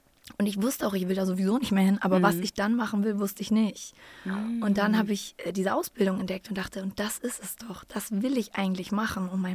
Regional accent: Hamburg, Germany; Ja, ich komme aus Hamburg, bin 33, werde bald 34

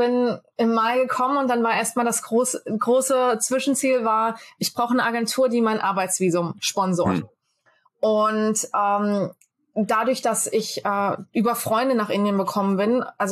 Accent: Germany; Also ich finde, das fehlt uns Deutschen ein bisschen.

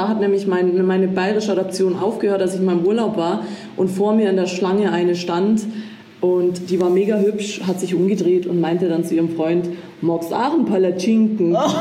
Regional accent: Baden-Württemberg, Germany; Schwabe bin ich auch.

